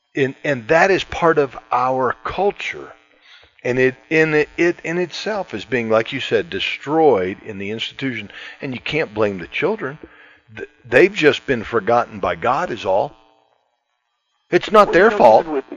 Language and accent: English; the South, United States; and I'm from the South too. So, you know, the culture of Dixie, and yes, ma'am.